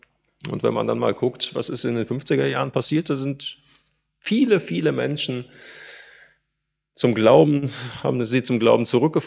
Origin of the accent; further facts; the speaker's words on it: Halver, North Rhine-Westphalia, Germany; in meiner alten Heimatgemeinde in Halver, die eigentlich immer auch am Schrumpfen war und überaltert